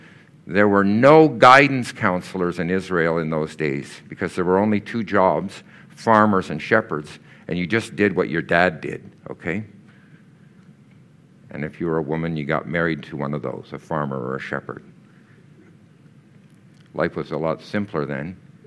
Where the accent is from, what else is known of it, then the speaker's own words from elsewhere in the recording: Quebec, Canada; So I grew up in Canada during the Cold War. Some of you haven't got a clue what that's like. Our house in Quebec had a fallout shelter in it.